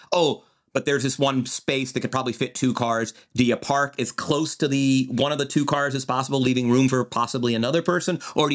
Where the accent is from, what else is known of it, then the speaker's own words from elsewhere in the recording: Atlanta, Georgia, United States; Oh, no, it's caramel. I'm a Southerner.